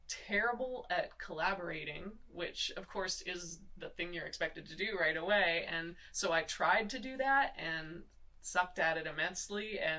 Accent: Muskoka, Ontario, Canada; I grew up in Canada in an area called Muskoka, Ontario. It was very remote. Grew up in a house that was heated with just wood. In the middle of the woods

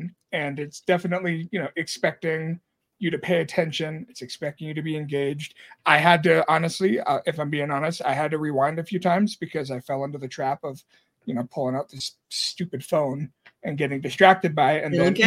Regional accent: United States; And again, as an American, just seeing the bodies fall through the sky again

